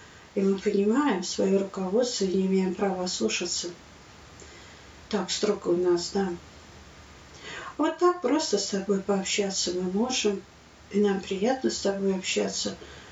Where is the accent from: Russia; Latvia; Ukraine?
Latvia; Riga; из Риги, Латвии.